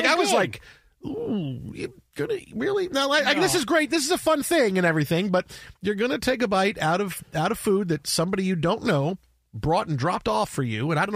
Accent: Staten Island, New York, United States; accent: Staten Island; Now I'm back in my Staten Island accent.

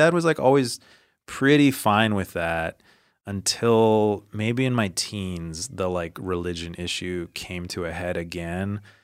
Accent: United States; So me growing up in America

